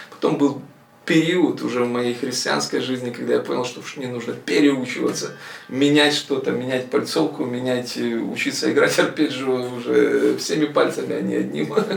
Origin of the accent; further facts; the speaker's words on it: Kyiv Oblast, Ukraine; Я родился под Киевом, и всю жизнь, практически 45 лет своей жизни, я прожил под Киевом. В 93-м году я пришел к Богу, я покаялся.